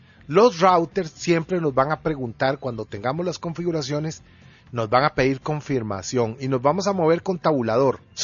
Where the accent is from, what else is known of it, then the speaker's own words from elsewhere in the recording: Costa Rica; Recuerden que yo soy de Costa Rica.